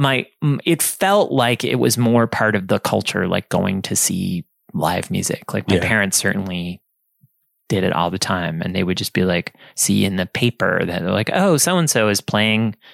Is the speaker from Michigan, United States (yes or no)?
no; Sleepy Hollow, New York, United States; I grew up in Sleepy Hollow, New York. And it's like basically contiguous with this town called Tarrytown.